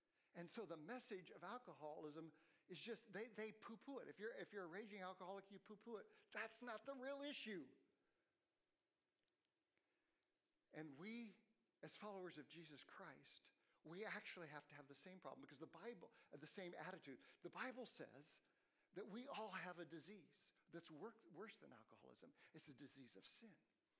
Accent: Japan; I grew up in Japan. My parents are missionaries.

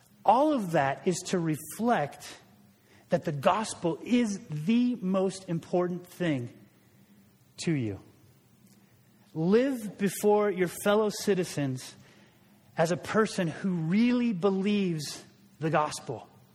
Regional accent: Portland, Oregon, United States; And you say, I'm from Portland.

